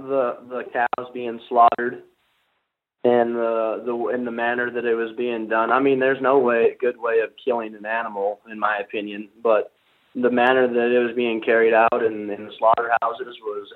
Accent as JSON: {"language": "English", "region": "Wyoming", "country": "United States", "tie": "born or raised there", "said": "And I grew up in Wyoming, where we farmed and ranched, and we had cattle"}